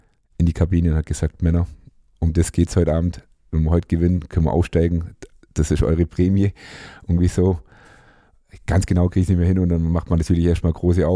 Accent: Ulm, Baden-Württemberg, Germany; Da ich ja auch gebürtiger Ulmer bin und mit 5 Jahren wirklich in dem Verein mit Fußballspielen angefangen habe.

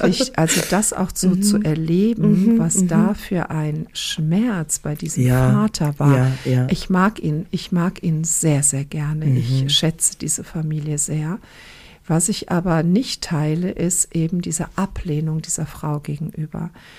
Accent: Croatia; Also ich komme ja aus Kroatien und da haben wir ja auch die Geschichte mit dem ehemaligen Jugoslawien.

